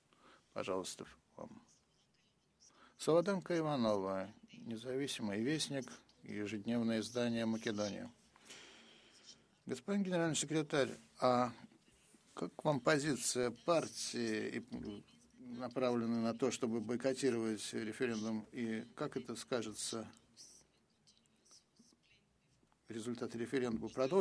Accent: Belgrade, Serbia; У меня, кстати, детство прошло в Белграде, так что я всегда с удовольствием туда возвращаюсь.

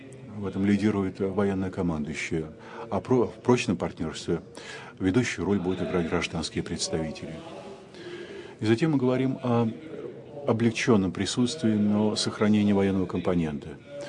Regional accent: Saint Petersburg, Russia; Здравствуйте, я из России, из Санкт-Петербурга. Вы хорошо знаете этот прекрасный город на северо-западной границе.

